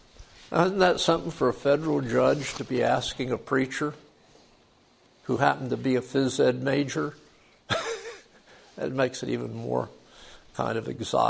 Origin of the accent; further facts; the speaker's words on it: Florida, United States; When I grew up in South Florida as a child, preschool, I lived in a little house that was next door to my mother's parents' house.